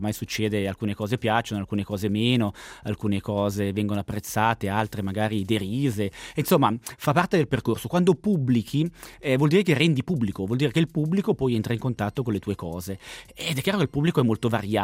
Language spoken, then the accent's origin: Italian; Graubünden, Switzerland; vengo dalla Valle Mesolcina, originario della Valle Leventina, ma nato e cresciuto allo stallo Grigioni, Grigioni italiano.